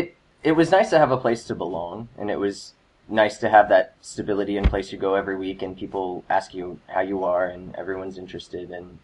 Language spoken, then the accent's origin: English; Dallas, Texas, United States; Dallas, Texas.